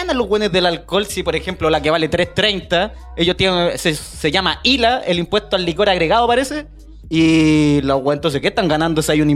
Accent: Talca, Maule, Chile; Yo sí, soy la cara de Talca. El orgullo de Talca.

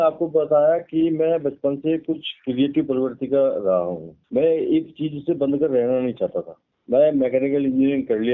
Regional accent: India; मैं एक मध्यवर्गीय परिवार में पला बड़ा एक सच्चा हिंदुस्तानी हूँ

